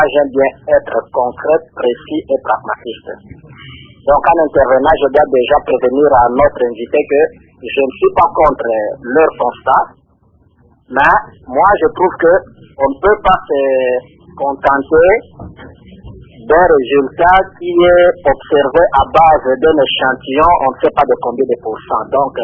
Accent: Bandundu, Kwilu, DR Congo; j'ai été dans des centres urbains, je suis de Bandundouville

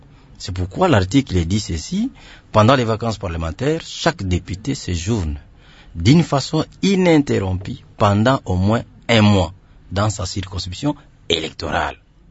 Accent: Selembao, Kinshasa, DR Congo; je suis natif de Selembao, donc j'ai commencé d'abord par Selembao

